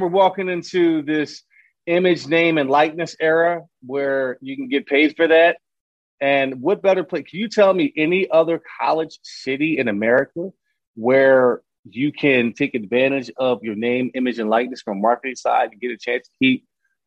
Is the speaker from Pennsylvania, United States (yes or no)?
yes; Philadelphia, Pennsylvania, United States; And I grew up in Philadelphia, right? So I grew up hating Dallas.